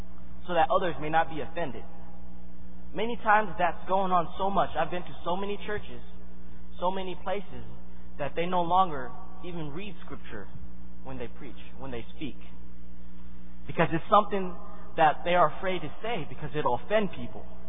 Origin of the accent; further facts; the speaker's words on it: Georgia, United States; When I'm in Georgia, I'm from Georgia. So when I look in the night sky, it's just the country.